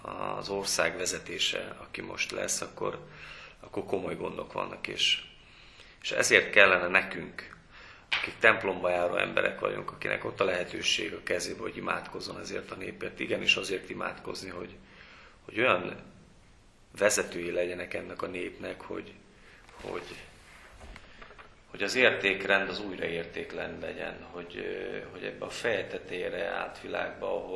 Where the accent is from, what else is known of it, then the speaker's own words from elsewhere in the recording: Great Hungarian Plain, Hungary; mert én vidéki gyerek vagyok, Alföldön nőttem fel